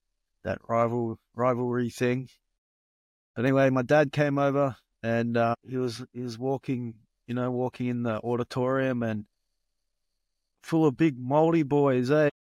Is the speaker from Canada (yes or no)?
no; Papua New Guinea; Like, I grew up in Papua New Guinea as a kid